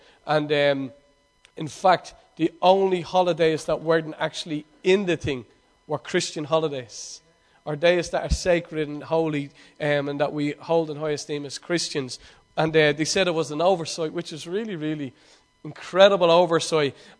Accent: Ireland; Like, being Irish, like, tea is everything, isn't it?

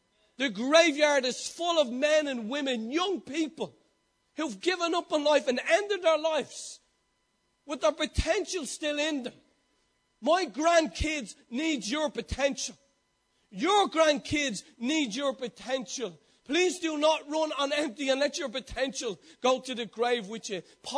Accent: Ireland; I don't know, as an Irish man, you know, you listen to yourself on it, you listen to yourself speaking

